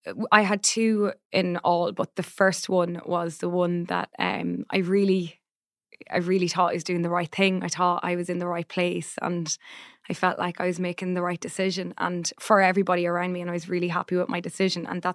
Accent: Ireland

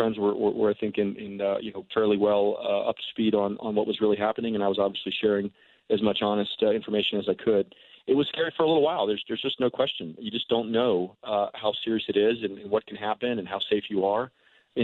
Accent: United States; it is a remarkable experience to do that for the first time, particularly as an American.

